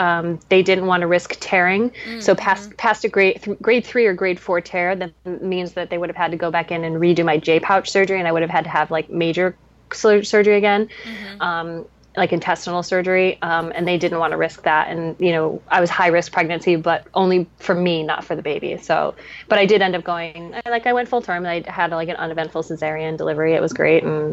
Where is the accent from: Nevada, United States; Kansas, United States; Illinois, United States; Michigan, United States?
Illinois, United States; Chicago; also born or lived in Colorado; now in New York City, United States; I grew up mostly in Chicago and Colorado, but I have East Coast roots and I've lived in New York City for I think 15 years now